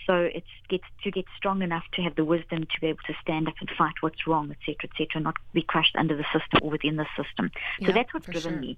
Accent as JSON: {"language": "English", "country": "South Africa", "tie": "born or raised there", "also_born_or_lived": "Zimbabwe", "said": "I grew up in South Africa, I was born in Zimbabwe, and I grew up during the apartheid era."}